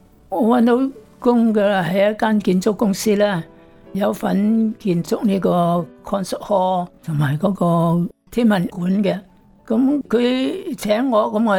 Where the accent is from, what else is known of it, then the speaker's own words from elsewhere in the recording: Hong Kong; also born or lived in Guangzhou / Guilin; now in Vancouver, Canada; 我喺广东广州出世嘅，喺日本仔打中国嘅时候，我就几岁走难走到广西嘅乡村，广西桂林就仲要再入乡村嘅。咁啊，和平之后就翻香港。在香港的时候就我哋不嬲都系信主的家庭